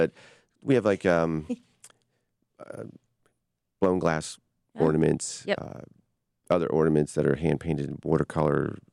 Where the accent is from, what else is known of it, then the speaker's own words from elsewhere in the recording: Martins Creek, Pennsylvania, United States; also born or lived in Easton; And I grew up in Martins Creek, a town that didn't really...